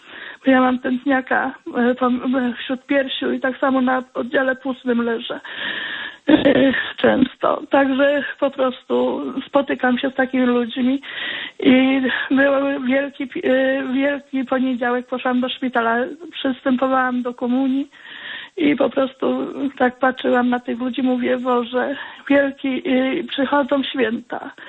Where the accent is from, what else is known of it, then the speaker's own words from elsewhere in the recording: Lutogniew, Greater Poland Voivodeship, Poland; born there; Urodziłam się w Lutogniewie.